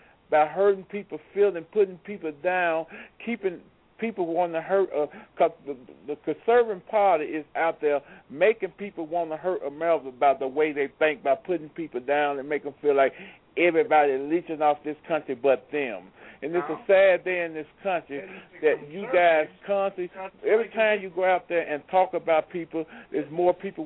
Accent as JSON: {"language": "English", "country": "United States", "said": "I'm from the United States."}